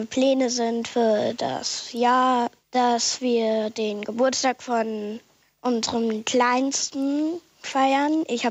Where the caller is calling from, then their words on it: Bremen, Germany; Ich komme aus Ottersbergen in Bremen.